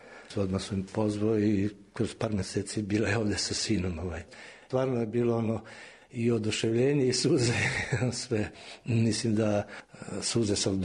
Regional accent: Pančevo, Vojvodina, Serbia; born there; u Pančevu, na primjer, jer pošto je moja majka radila kao evo

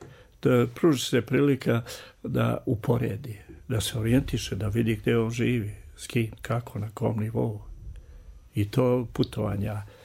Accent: Banja Luka, Republika Srpska, Bosnia & Herzegovina; also born or lived in Kačulica / Čačak / Belgrade; ja ne živim ni u Banja Luci, gdje sam najveći deo života proveo. Ni u Kačulica gdje sam rođen, ni u Čačku gdje sam gimnaziju završio. Ni u Beogradu gdje sam studirao

